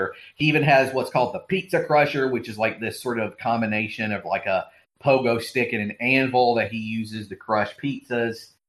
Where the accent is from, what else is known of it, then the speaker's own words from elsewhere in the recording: Georgia, United States; Yes, that's right, in my home state of Georgia.